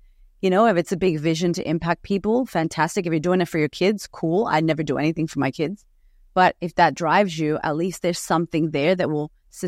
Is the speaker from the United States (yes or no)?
yes; United States; now in Australia; So for me right now, coming to Australia, being American and being so different, it was the thing that made me shrink myself.